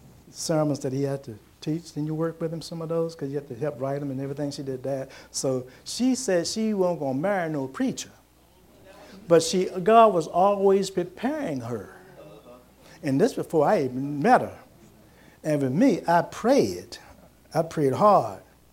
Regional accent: Williamsburg, Virginia, United States; now in Richmond, United States; Because I'm from Williamsburg, so I moved up here, got a job.

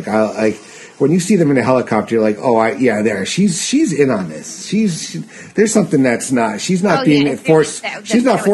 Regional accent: New York, United States; now in Connecticut, United States; Well, I say New York. I've lived in Connecticut for 19 years almost.

